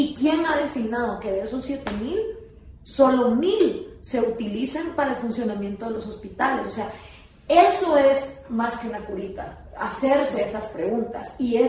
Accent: Guatemala; como guatemaltecos

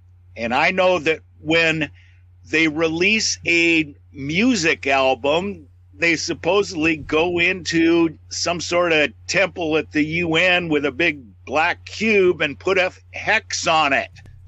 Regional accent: Seattle, Washington, United States; I grew up in Seattle, 60 miles north of where I am currently.

